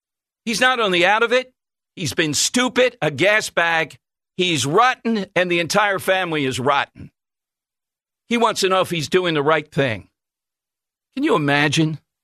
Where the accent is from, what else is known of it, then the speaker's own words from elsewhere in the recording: Philadelphia, Pennsylvania, United States; was growing up in South Philly, Mooney.